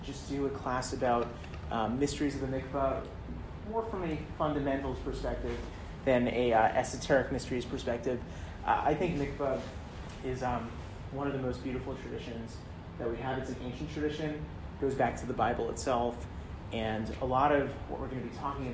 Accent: Montreal, Quebec, Canada; just growing up in Montreal, I kind of became Orthodox by default.

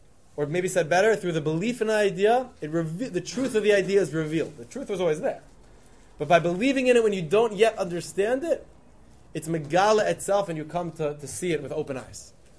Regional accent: Philadelphia, Pennsylvania, United States; born there; I was born in 1981 in Philadelphia, Pennsylvania.

